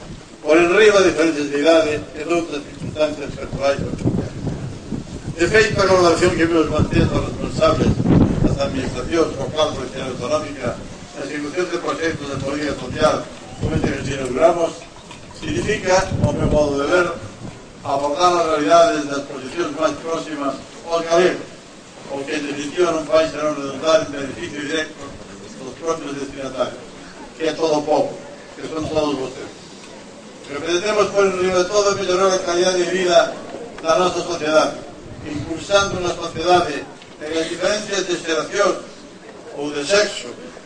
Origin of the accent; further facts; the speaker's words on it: Galicia, Spain; pero especialmente como un galego máis